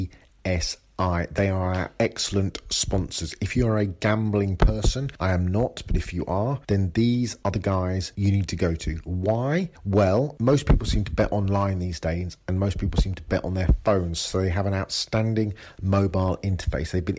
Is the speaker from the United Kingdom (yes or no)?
yes; England, United Kingdom; I said 100 quid, I'm English.